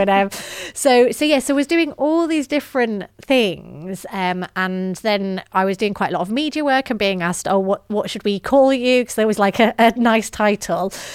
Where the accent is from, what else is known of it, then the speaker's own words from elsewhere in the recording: England, United Kingdom; accent: northern English; Yeah, so I grew up in the north of England, as my accent may betray. And I grew up in a Christian home.